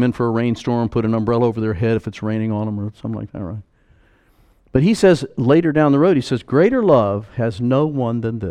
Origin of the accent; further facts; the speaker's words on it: Florida, United States; she's from Pennsylvania, I'm from Florida.